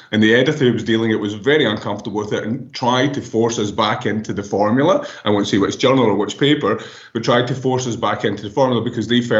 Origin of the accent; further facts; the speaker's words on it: Scotland, United Kingdom; moved away as an adult; now in Canada; And so my accent's probably a bit of a giveaway. I'm Scottish and it hasn't been polished by 18 years in Canada.